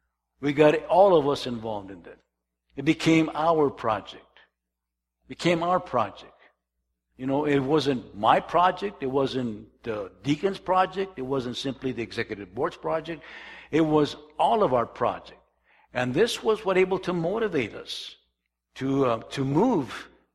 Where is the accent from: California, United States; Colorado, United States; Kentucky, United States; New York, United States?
California, United States; Calexico; I was raised in Imperial Valley in Calexico.